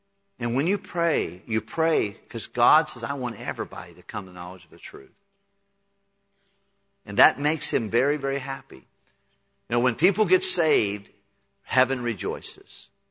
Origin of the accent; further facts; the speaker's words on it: United States; it's embarrassing, quite frankly, as an American